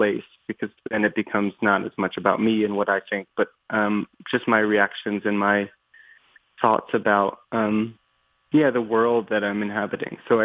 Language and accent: English; Denver, Colorado, United States; also born or lived in Delaware; And so I grew up in Denver, and then I went to high school in Delaware near my grandmother's house in Wilmington.